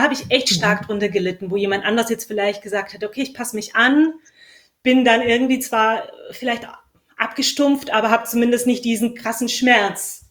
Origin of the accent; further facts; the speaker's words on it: Belarus; ich bin in Weißrussland aufgewachsen